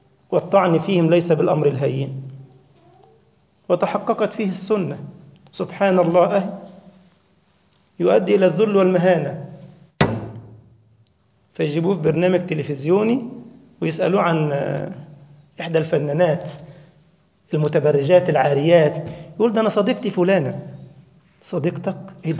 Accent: Egypt; رجل كان عندنا في مصر، وكانوا قديما نصبوه إمام الجرح والتعديل في مصر

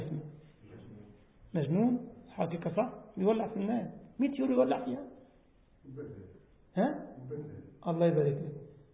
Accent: Egypt; مستشفى اسمها الدمرداش في العباسية عندنا في مصر في قسم الجراحة

